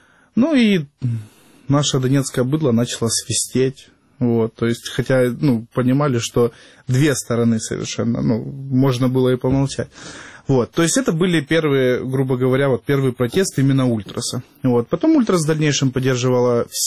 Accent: Donetsk, Donetsk Oblast, Ukraine; я Донецкий, ну, вот это Донецкий. Вот. А я украинец, я родился в Украине, у меня паспорт гражданина Украины

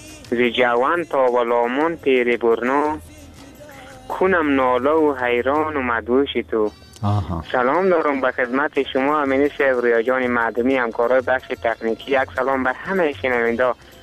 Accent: Badghis, Afghanistan; یکی از زادگاه ما همه بادغیس هست دیگه، زیاد دیگه. البته همه ما افغانستان بودم که دوست داریم، ما هم افغانیم. بازم دیگه این سرزمین زادگاه ما که میگه تولد شدیم، میگه تمام شدیم، بزرگ شدیم دیگه.

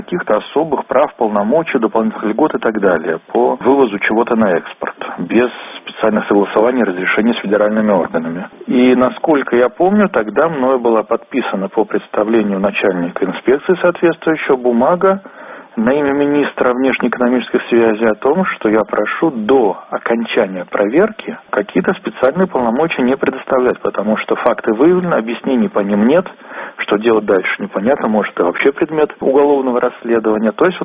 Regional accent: Saint Petersburg, Russia; что я вроде как питерский

